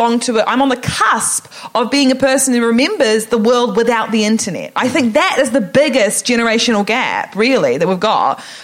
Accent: New Zealand; I am from New Zealand.

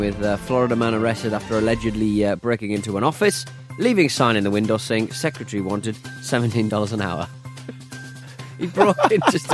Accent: Hartlepool, North East England, United Kingdom; my hometown of Hartlepool.

